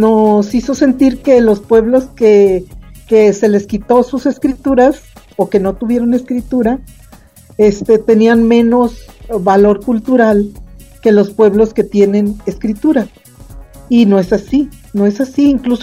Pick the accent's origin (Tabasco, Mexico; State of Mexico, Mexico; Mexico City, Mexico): Mexico City, Mexico; born there; also born or lived in Michoacán / Quintana Roo / Oaxaca; Yo nací en Ciudad de México, pero mis papás eran de Guerrero y siempre buscando pues un lugar donde estar mejor, donde hubiera escuelas, donde hubiera trabajo. Pues hemos estado en Michoacán